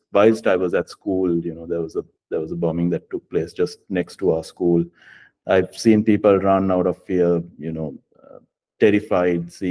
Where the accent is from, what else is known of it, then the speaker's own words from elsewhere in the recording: Colombo, Western Province, Sri Lanka; moved away as an adult; I was born and brought up in Colombo in Sri Lanka, until I was about 23, 24 years, I did all my studies there. I started my first job there.